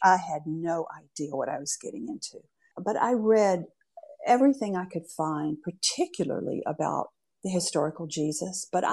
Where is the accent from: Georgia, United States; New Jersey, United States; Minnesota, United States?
Georgia, United States; Well, I grew up in Georgia in a, I guess you would call it a evangelical Protestant church. It was a Baptist church. It was a small town with only two churches, so it was Methodist and Baptist.